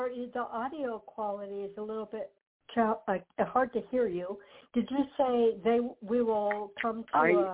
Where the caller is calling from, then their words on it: Florida, United States; I'm calling from Florida.